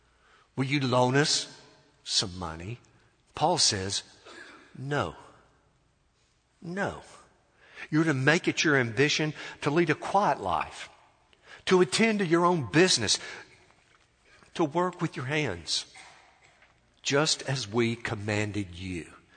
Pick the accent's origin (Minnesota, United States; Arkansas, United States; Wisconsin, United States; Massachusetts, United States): Arkansas, United States; you don't have to comment at all about what you think about my home state. I can tell it like it is because I'm from Arkansas.